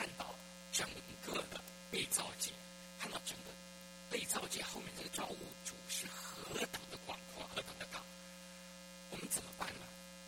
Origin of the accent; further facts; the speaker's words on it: China; 我们讲信，我们中国人常说什么呢？信则有。